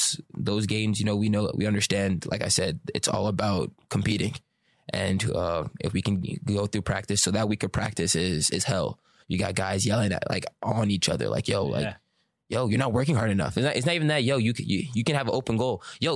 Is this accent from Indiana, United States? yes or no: no; Paterson, New Jersey, United States; because I'm from Patterson.